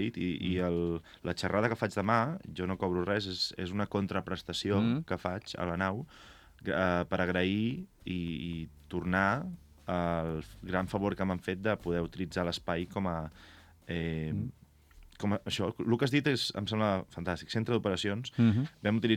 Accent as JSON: {"language": "Catalan", "town": "Gelida", "region": "Catalonia", "country": "Spain", "lives_now": "Masquefa, Spain", "said": "bueno, Masquefa sóc un novato, encara. No. Jo sóc de Gelida."}